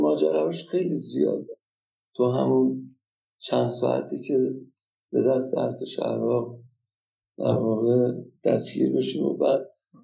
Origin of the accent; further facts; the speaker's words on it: Tabriz, East Azerbaijan, Iran; also born or lived in Urmia; تا زمان خدمت سربازی من تو شهر تبریز بزرگ شدم، ولی خب به تهران رفت آمد داشتم